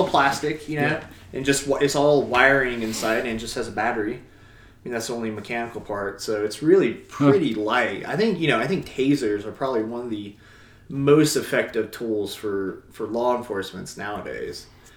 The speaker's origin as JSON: {"language": "English", "town": "Albuquerque", "region": "New Mexico", "country": "United States", "said": "I'm from Albuquerque, so that's like the cage fighting central."}